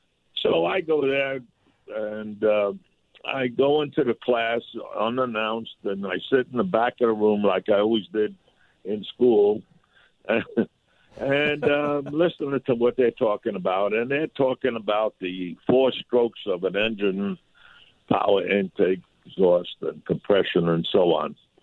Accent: New York, United States; accent: New York; now in South Florida, United States; I know that your audience hears my accent. I left New York, but New York never left me. So you have to forgive that. But I'm here in South Florida 50 years.

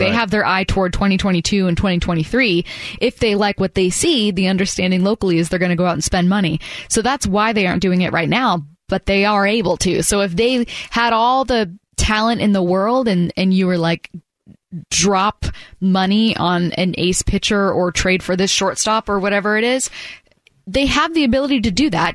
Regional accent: SeaTac, Washington, United States; As someone from SeaTac, Washington, I grew up on the San Diego Padres.

